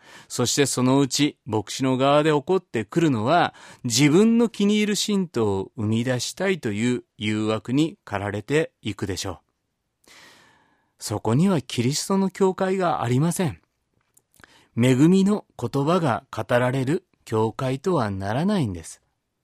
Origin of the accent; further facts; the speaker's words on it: Fukuchiyama, Kyoto, Japan; 私は京都の福知山という田舎の教会に母親に連れられていき、そして教会の皆さんから幼い頃から愛され育てられていきました。